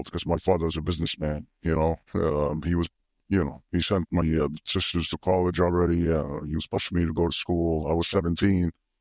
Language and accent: English; Northeast, United States; So I grew up in the Northeast. Went to high school in Connecticut and then college in Massachusetts.